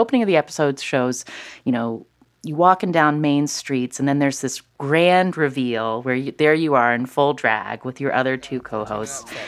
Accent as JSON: {"language": "English", "town": "Charleston", "region": "West Virginia", "country": "United States", "tie": "born or raised there", "said": "Oh, I grew up in Charleston, West Virginia."}